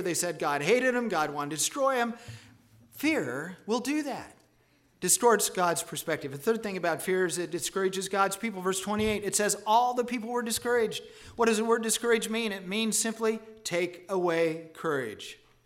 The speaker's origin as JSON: {"language": "English", "region": "Kansas", "country": "United States", "tie": "born or raised there", "said": "because I grew up here in Kansas."}